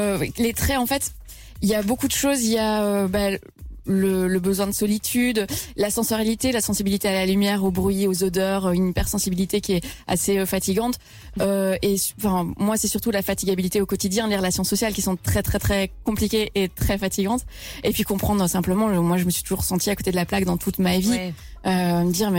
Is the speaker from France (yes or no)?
no; Belgium; je viens de Belgique